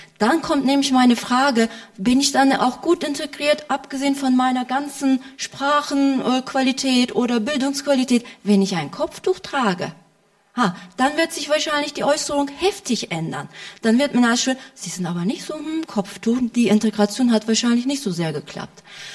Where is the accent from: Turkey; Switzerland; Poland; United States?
Turkey; now in Germany; wenn ich sage, ich bin aus der Türkei, Sie sind aber gut integriert.